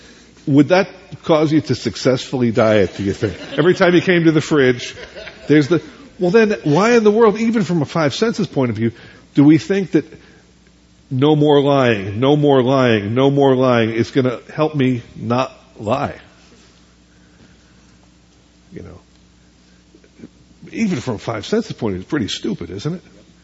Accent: East Coast, United States; Where I grew up on the East Coast, we used to go in the summer to where some of you used to go

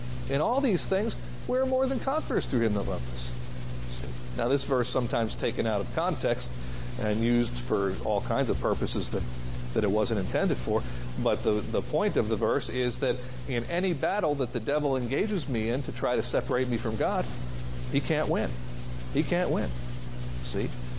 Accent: United States; the believers in Ireland who get these tapes make fun of us Americans because we say things like, "I'm Irish."

